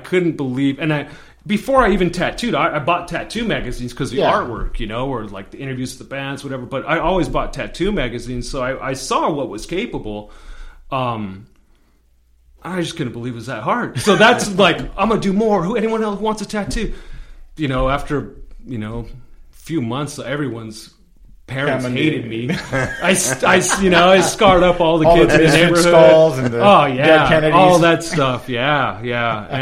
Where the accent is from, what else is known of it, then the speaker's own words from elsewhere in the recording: Covina, California, United States; I grew up mostly in Covina.